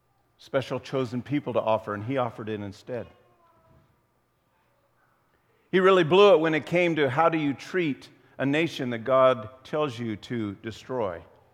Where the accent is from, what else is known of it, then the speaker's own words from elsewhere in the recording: Midwest, United States; I think we kind of have that mindset because we're from the Midwest.